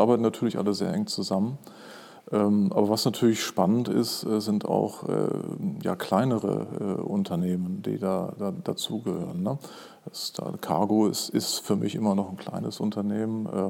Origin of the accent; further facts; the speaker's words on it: Hamburg, Germany; ich komme aus Hamburg, bin da geboren und aufgewachsen, habe dort Maschinenbau studiert